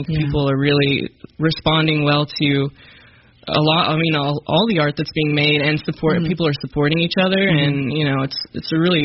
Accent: Springfield, Missouri, United States; Springfield is, I love my hometown, you know.

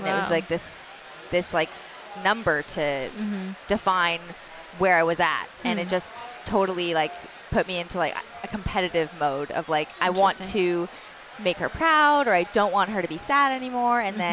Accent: Toronto, Ontario, Canada; I grew up in Toronto, Canada.

